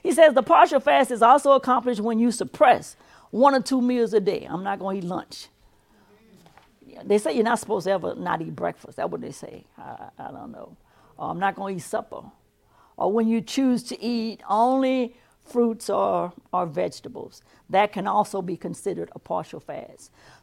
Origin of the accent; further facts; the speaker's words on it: Louisiana, United States; I grew up here in Ascension Parish. I call this Catholic country. And even though my family was Baptist, they did a lot of traditional things that were done in the Catholic Church.